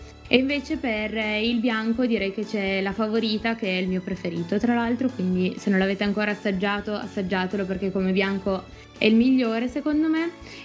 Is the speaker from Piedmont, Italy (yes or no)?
yes; Piedmont, Italy; dalle nostre parti si coltivano un sacco di tipi di vini diversi e molti sono anche molto pregiati